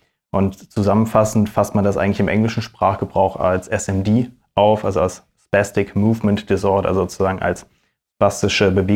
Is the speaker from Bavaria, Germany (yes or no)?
no; North Rhine-Westphalia, Germany; now in Düsseldorf, Germany; Ich komme ursprünglich aus dem Sauerland, auch wenn man mir das vielleicht nicht unbedingt anmerkt, aber habe dann in Münster studiert und habe dann letztendlich den Sprung nach Düsseldorf geschafft und bin da jetzt so seit 5 Jahren ungefähr tätig in der Klinik.